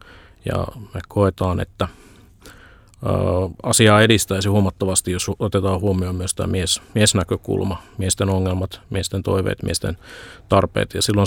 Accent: Kokkola, Central Ostrobothnia, Finland; now in Helsinki, Finland; olen kyllä syntynyt Helsingissä, mutta aika pitkälle olen viettänyt lapsuusvuoteni Kokkolassa

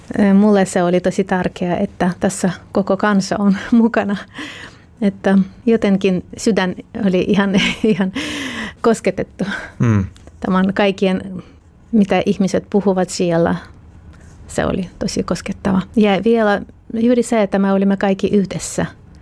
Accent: Vinnytsia, Vinnytsia Oblast, Ukraine; Finnish is a second language; Minä olen kaupunkista Vinnitsa, joka on noin 300 kilometriä Kiovasta länteen. Ja meidän koko suku on Vinnitsan alueelta, sekä isän että äitin.

